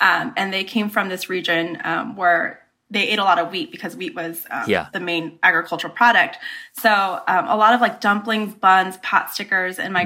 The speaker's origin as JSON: {"language": "English", "town": "Bakersfield", "region": "California", "country": "United States", "tie": "born or raised there", "said": "But yeah, I grew up in Bakersfield."}